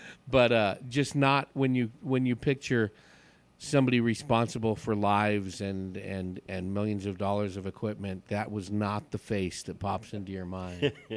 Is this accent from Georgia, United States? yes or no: no; California, United States; I grew up in the San Francisco Bay Area, like between Oakland and San Jose